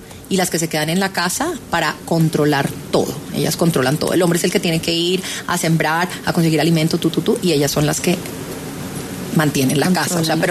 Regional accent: Bogotá, Colombia; las dos somos del app de Bogotá

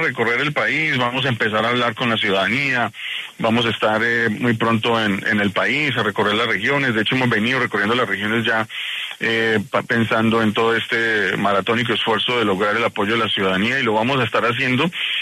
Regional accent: Colombia; yo como colombiano en el exterior

